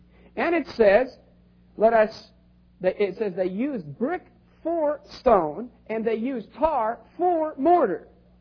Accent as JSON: {"language": "English", "town": "Seattle", "region": "Washington", "country": "United States", "said": "I come from Seattle, and I was in Seattle when the Space Needle was being built."}